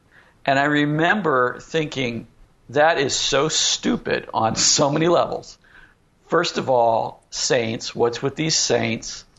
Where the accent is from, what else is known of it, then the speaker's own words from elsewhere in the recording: St. Louis, Missouri, United States; that's really growing up in South St. Louis, Missouri. St. Louis is a very Catholic town.